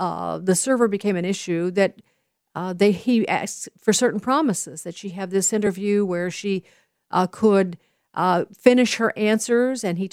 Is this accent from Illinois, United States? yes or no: yes; Chicago, Illinois, United States; and I'm from Chicago, and I'm too fast, so I guess I should have offended myself with my comments.